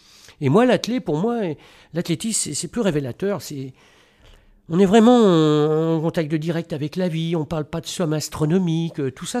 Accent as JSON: {"language": "French", "country": "France", "said": "en tant qu'occidental, en tant que français, moi, je m'enrichis avec ces gens-là."}